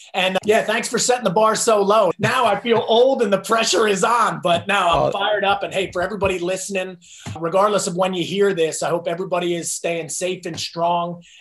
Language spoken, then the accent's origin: English; New Jersey, United States; And I grew up in New Jersey.